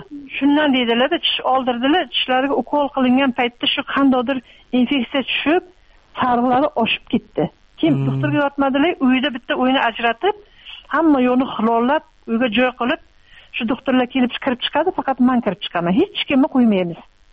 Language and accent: Uzbek; Bishkek, Kyrgyzstan; Yoshligimizdan Bishkekda deyiladimi?